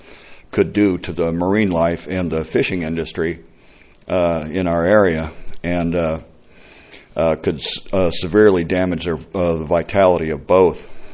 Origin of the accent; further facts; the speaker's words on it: Atascadero, California, United States; I'm from Atascadero.